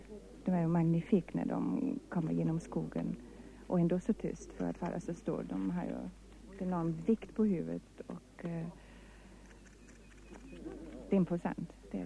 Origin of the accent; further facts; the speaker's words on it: Brazil; Swedish is a second language; now in Sweden; Inte numera, men som liten i Brasilien seglade jag ganska så mycket.